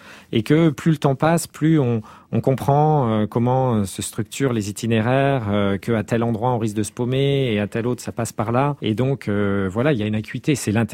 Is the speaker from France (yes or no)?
no; Cameroon; born there; Alors, moi, je suis né en Afrique, donc c'est vrai que c'est des paysages très différents. En Afrique équatoriale, au Cameroun